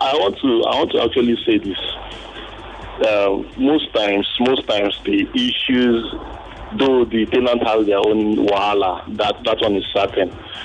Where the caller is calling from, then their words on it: Satellite Town, Lagos, Nigeria; Calling from Satellite Town.